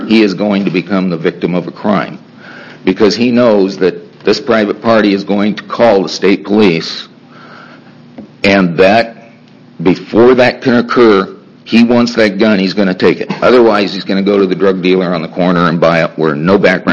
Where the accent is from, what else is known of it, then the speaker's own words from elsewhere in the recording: Sheridan, Wyoming, United States; I'm from Sheridan.